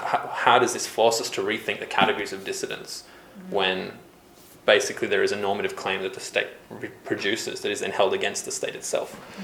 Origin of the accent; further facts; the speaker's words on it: Australia; I was as most Australian undergrads, working part-time in retail, and was working in a liquor store in a part of Sydney